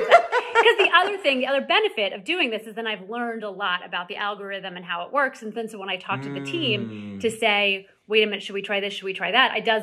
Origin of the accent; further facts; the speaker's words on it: Missouri, United States; I mean, I grew up in Missouri. I didn't grow up in the tri-state area or LA.